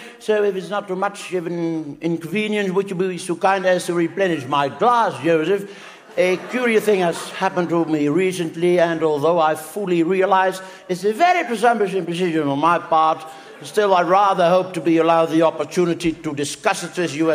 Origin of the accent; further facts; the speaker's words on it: The Hague, South Holland, Netherlands; English is a second language; I was born and bred in The Hague, the seat of the government.